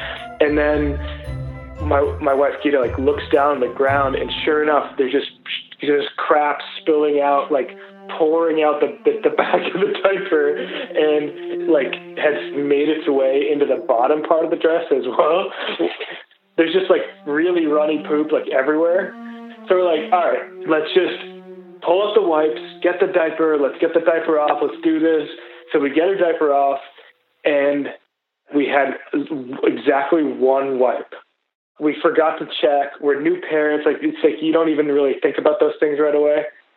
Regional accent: Boston, Massachusetts, United States; I'm from Boston, Massachusetts, and I have one daughter who's 2 and one on the way coming February.

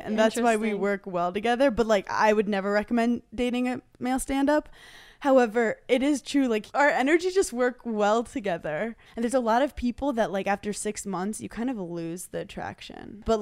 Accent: New York, United States; I mean, I'm from New York, so I have some Jew in me.

